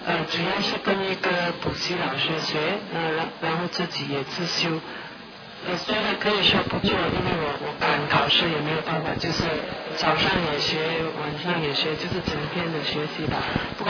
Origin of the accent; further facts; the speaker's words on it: Singapore; 我是从新加坡来的。